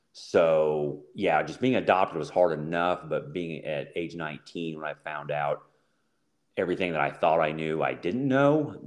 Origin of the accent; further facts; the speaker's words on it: New Market, Missouri, United States; So Kansas City, Missouri. Well, I grew up in a small town called New Market, Missouri. It was actually considered a village because we didn't have our own zip code. So we had probably about 60 people in the town